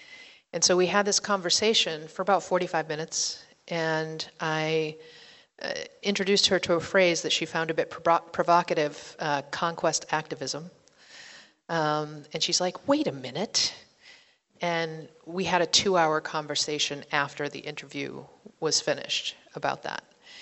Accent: Maine, United States; I'm from the Penobscot Nation. My family is Bear Clan from the Penobscot Nation and Crow Clan from the Passamaquoddy tribe at Tibaik.

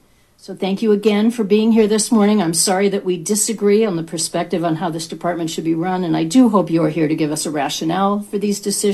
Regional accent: Maine, United States; So my national park, like Acadia in my home state of Maine, is understaffed

